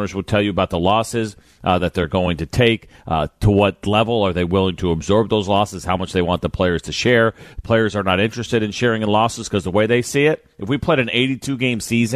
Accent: New York, United States; For me, growing up in New York, I use that example.

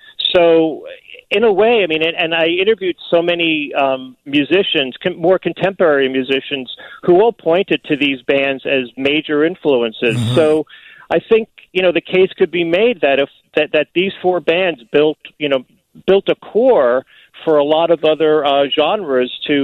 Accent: New York, United States; I grew up in New York, and … were a New York, New Jersey band

